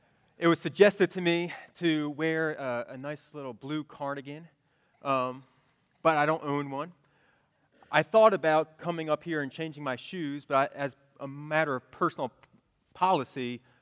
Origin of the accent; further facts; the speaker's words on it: Northeast, United States; Of course, I'm from the Northeast, where we weren't exactly sweet and endearing.